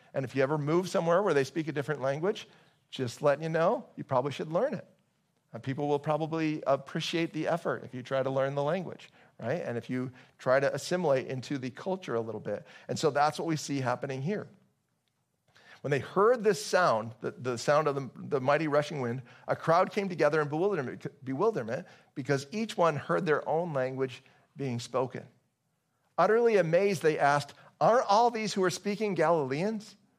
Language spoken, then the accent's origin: English; Fulton, United States; My math isn't very good. I grew up in Fulton, public school math.